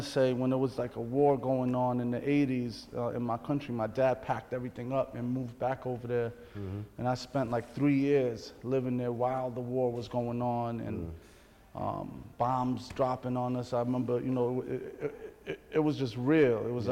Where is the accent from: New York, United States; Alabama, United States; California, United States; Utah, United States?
New York, United States; New York City; So I'm from Iran. My parents are from Iran, and I was born in New York City.